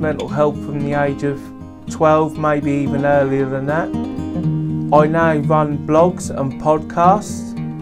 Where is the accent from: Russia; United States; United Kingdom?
United Kingdom; East of England; I'm from Suffolk, England.